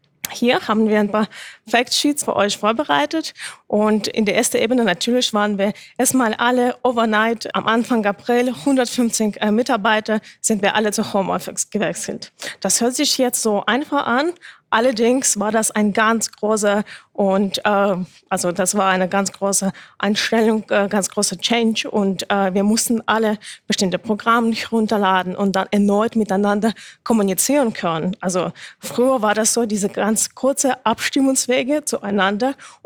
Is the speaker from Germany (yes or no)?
yes; Thuringia, Germany; born there; geboren in Thüringen